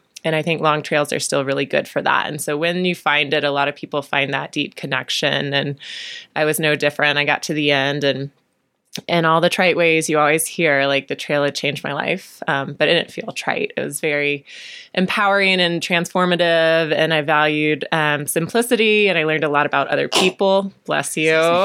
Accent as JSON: {"language": "English", "region": "North Carolina", "country": "United States", "tie": "born or raised there", "said": "Well, I grew up in North Carolina. So that is almost a, you know, you have to love college basketball if you're from North Carolina."}